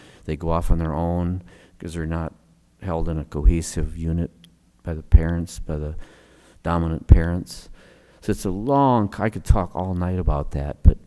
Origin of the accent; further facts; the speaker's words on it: Laverne, Minnesota, United States; I grew up in Laverne, Minnesota, the prairie, straight west of here, about 3 hours.